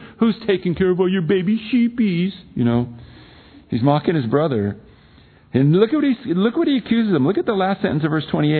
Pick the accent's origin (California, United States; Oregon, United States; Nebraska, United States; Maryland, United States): California, United States; I'm from California. I don't live far from Yosemite, about a three-hour drive.